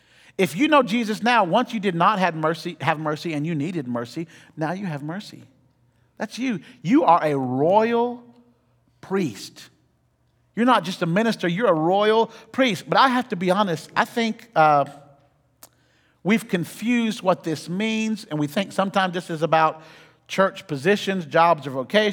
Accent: United States; Secondly, we are not European. We are American, right? So we don't have royal family.

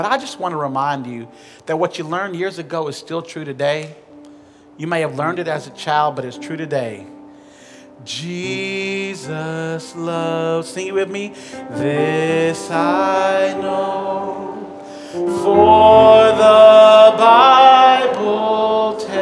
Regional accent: Huntsville, Alabama, United States; I grew up in Huntsville at Jackson Way Baptist Church

